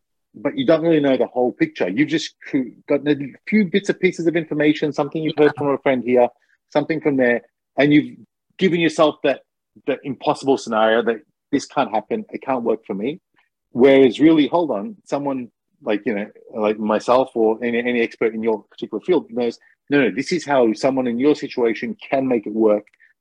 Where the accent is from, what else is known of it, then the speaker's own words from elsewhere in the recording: Australia; because I'm Australian and interest rates are under 1%.